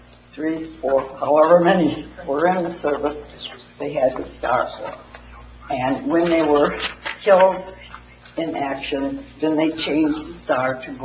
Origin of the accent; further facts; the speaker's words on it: Temperance, Michigan, United States; We have three in White House, three in Sylvania. I'm from Temperance.